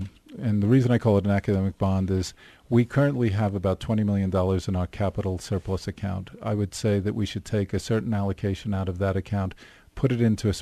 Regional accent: New York, United States; now in Park City, United States; I'm originally from New York.

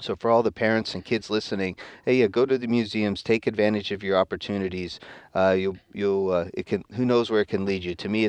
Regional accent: Emsworth, Pennsylvania, United States; when I was growing up, I grew up in Emsworth. My parents are still there. It's right out there on Route 65, Ohio River Boulevard.

